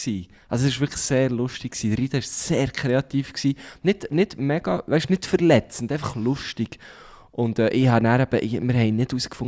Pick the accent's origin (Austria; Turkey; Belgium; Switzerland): Switzerland; Aarau, Aargau; Ich bin aus Aarau.